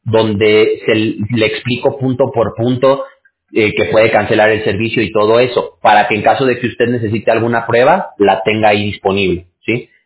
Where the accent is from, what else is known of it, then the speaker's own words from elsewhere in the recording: Mexico; yo soy mexicano